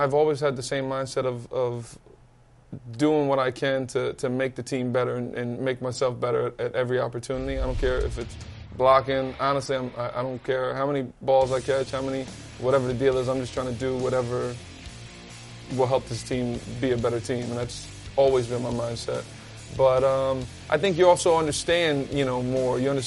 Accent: New Jersey, United States; I grew up in North Jersey.

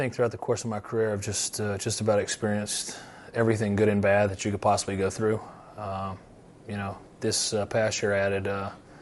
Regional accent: Louisiana, United States; I was born and raised in Louisiana. I've never been on a swamp tour.

